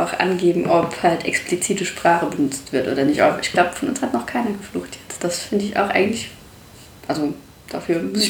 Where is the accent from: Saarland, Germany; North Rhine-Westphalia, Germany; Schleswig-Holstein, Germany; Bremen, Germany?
Saarland, Germany; weil ich glaube, alle, die zuhören, wahrscheinlich auch Saarländer sind. Also ich hoffe es.